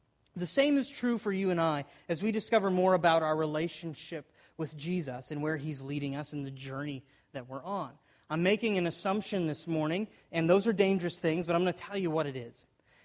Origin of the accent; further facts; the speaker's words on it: Arizona, United States; It really resonates with me because I'm from Arizona, as I told you a little bit earlier, and everybody in Arizona